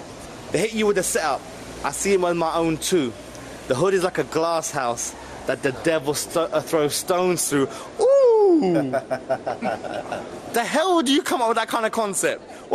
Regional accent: London, United Kingdom; Take me down memory lane. I'm from London.

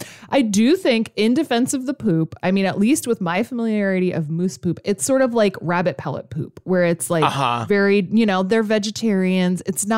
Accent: Alaska, United States; which I am actually oddly familiar with because I grew up in Alaska.

